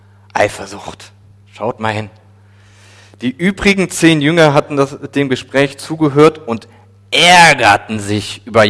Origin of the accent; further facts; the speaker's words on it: Germany; Das haben wir als Deutsche sehr deutlich zu spüren bekommen